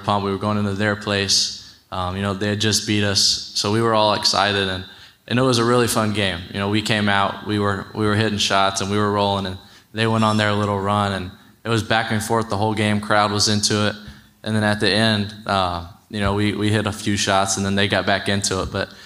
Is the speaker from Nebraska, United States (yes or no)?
no; Kentucky, United States; Like I said before, I'm from Kentucky. It was always a dream of mine to play at the University of Kentucky.